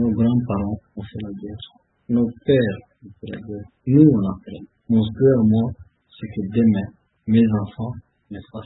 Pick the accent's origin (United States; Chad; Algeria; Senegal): Chad; Je suis Tchadien, j'ai vu le Tchad.